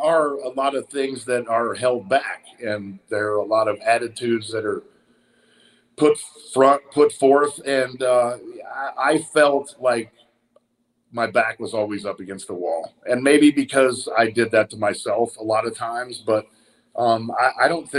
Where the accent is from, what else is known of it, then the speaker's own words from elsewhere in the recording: Tulsa, Oklahoma, United States; I'm proud of my Jewish heritage and you know, in growing up in Tulsa, Oklahoma, where there weren't many prominent Jewish sports figures walking around